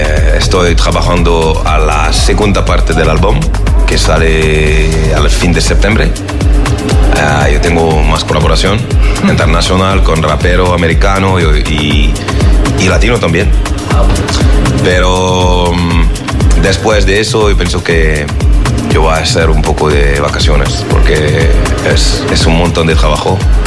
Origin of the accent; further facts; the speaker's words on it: Marseille, Provence-Alpes-Côte d'Azur, France; yo nací en Marsella. Y hay una mezcla de gente de Italia, de España, de gypsies, de Italians, de Corsicans, de todo. Entonces, I grew up with those